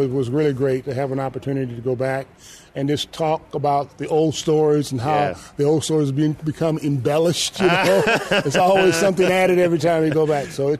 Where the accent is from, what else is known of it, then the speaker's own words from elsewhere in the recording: Texas, United States; Since I'm from Texas, live in Texas